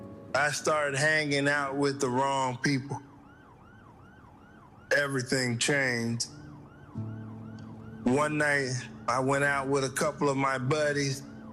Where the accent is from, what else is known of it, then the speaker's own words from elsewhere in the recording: Detroit, Michigan, United States; I was born and raised in Detroit, and I had a wonderful childhood